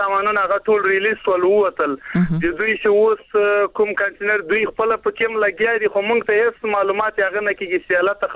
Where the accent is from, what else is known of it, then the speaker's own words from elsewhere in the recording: Afghanistan; now in Pakistan; دا چې چل د سي په پاکستان کې موږ مېشت افغانان یو د ماجرت ژوند تیرو،